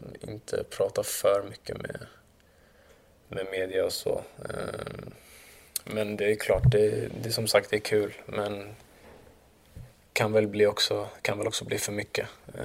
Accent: Solna, Stockholm County, Sweden; Med tanke på att jag är född i Solna, uppväxt i Solna och har spelat

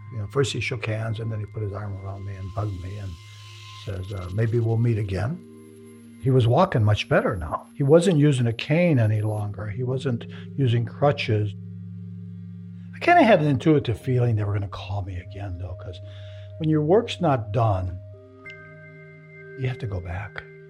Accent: the South, United States; that was part of the ritual of growing up in the South.

